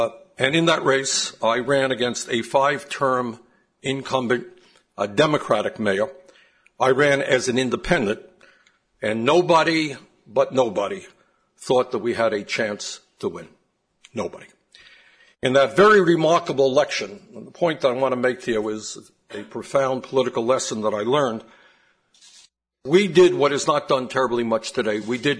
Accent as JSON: {"language": "English", "town": "Brooklyn", "region": "New York", "country": "United States", "tie": "born there", "said": "I was born in Brooklyn, New York in 1941."}